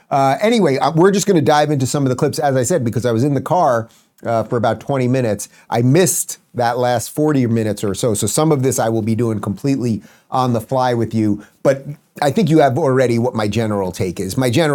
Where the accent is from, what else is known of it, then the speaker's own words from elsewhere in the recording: Miami, Florida, United States; I am outside the Republican debate here in my hometown of Miami.